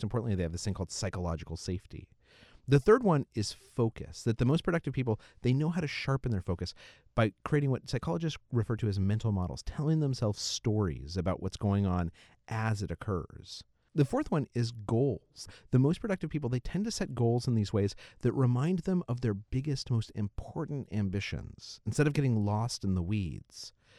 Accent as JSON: {"language": "English", "town": "Albuquerque", "region": "New Mexico", "country": "United States", "tie": "born or raised there", "lives_now": "New York City, United States", "said": "Now, I grew up in New Mexico, in Albuquerque, and I now live in New York City."}